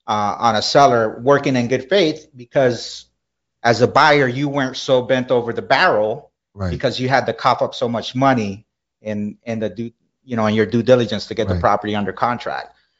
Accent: Miami, Florida, United States; I was born in this country, but I grew up, you know, my parents are Colombian. I grew up in Miami.

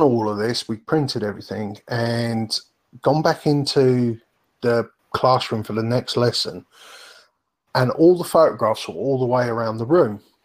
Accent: Bury St Edmunds, East of England, United Kingdom; also born or lived in Thetford; because I came from Bury St. Edmunds and Thetford, small towns where, to me, nobody sat outside and had their lunch.

